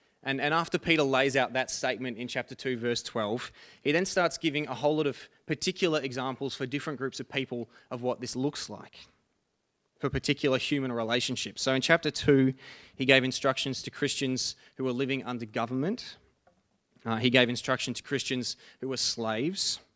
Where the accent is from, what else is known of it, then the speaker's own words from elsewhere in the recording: Box Hill, Victoria, Australia; I grew up near Box Hill, and I loved seeing Box Hill change over the years